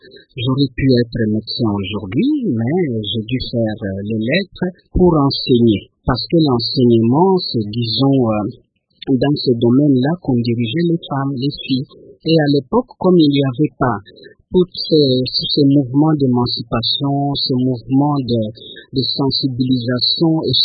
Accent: Mikwi, Bandundu, DR Congo; je passe mon enfance pas vraiment à Juma, je la passe dans une collectivité qui s'appelle Mikwi, dans cette partie de la République.

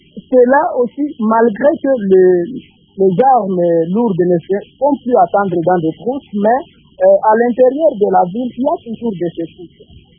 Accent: Goma, North Kivu, DR Congo; ici chez nous à Goma, nous sommes dans une province qui a subi plusieurs mouvements de rébellion

